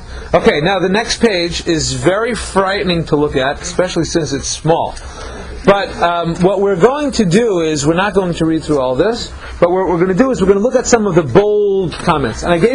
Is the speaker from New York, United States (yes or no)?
yes; Woodmere, New York, United States; I grew up in Woodmere, New York, and I come to camp